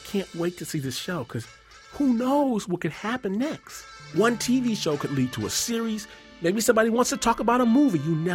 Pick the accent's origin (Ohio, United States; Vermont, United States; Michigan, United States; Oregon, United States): Michigan, United States; Detroit; And I'm like, I'm from Detroit.